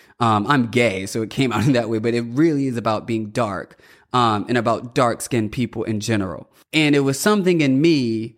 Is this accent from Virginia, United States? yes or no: yes; Virginia, United States; I was raised in Southern Virginia, Portsmouth, Virginia Beach, Chesapeake.